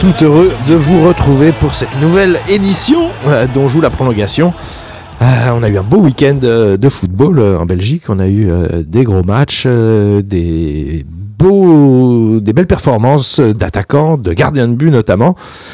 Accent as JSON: {"language": "French", "town": "Paris", "region": "Île-de-France", "country": "France", "said": "ça me fait plaisir en tant que Parisien de le balancer."}